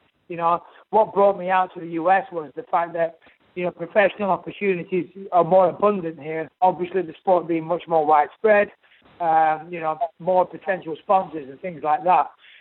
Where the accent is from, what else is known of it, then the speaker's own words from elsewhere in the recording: England, United Kingdom; now in Orange County, United States; Well, I am an Englishman living in Orange County, but I still go back to the UK very frequently.